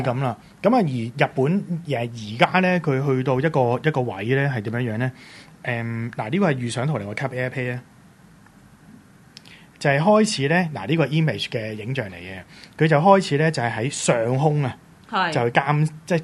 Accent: Hong Kong; 咁有啲咩咁特別嘅地方，我哋香港人要留意咧？

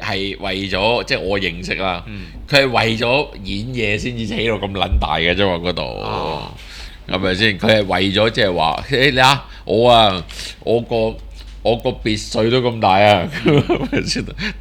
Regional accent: New Zealand; 我哋作為一個紐西蘭人，真實咁告訴你

